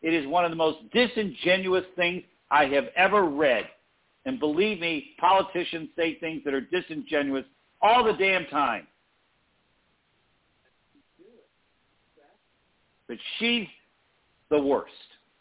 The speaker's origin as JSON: {"language": "English", "country": "United States", "said": "I'm American."}